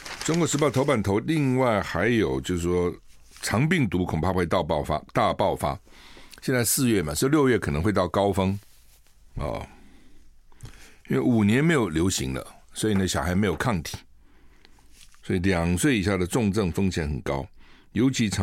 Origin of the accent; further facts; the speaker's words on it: United States; 我们不要去，我们美国人不去。